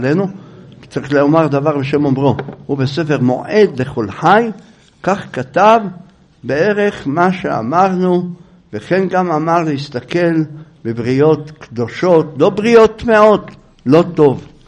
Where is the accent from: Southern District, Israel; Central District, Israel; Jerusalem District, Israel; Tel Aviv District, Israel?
Jerusalem District, Israel; Jerusalem; לכן אני אמרתי לכם, אנחנו ירושלמים.